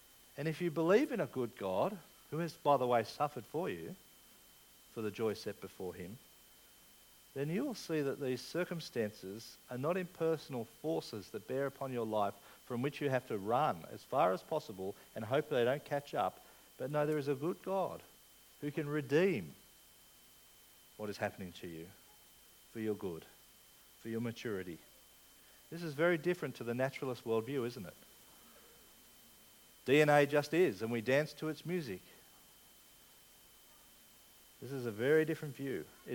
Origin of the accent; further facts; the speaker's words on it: England, United Kingdom; No, I'm an Englishman. Don't worry. It's okay to be an Englishman.